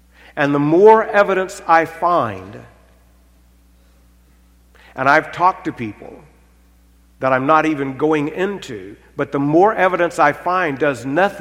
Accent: Arkansas, United States; But then I'm from Arkansas, so you can doubt that.

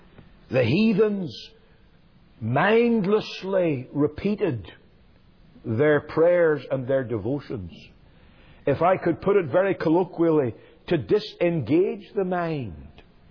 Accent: Belfast, Northern Ireland, United Kingdom; when I was growing up in Belfast, the family next door to us was a Roman Catholic family.

